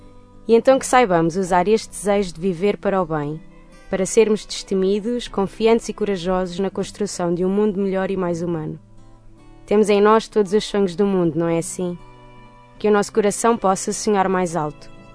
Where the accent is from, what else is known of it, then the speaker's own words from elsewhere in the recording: Tomar, Santarém, Portugal; now in Lisbon, Portugal; eu venho de Tomar, é um sítio super pequenino, e de facto quando vim para Lisboa isto era assim gigante